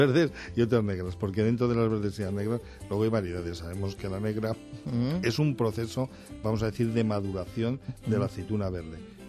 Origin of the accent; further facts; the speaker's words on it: Madrid, Community of Madrid, Spain; Soy también de Adalo de Bilbao, o sea, yo soy de Madrid.